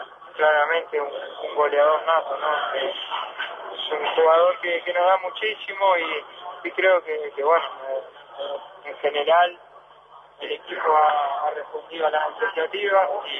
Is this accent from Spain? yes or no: no; Argentina; somos argentinos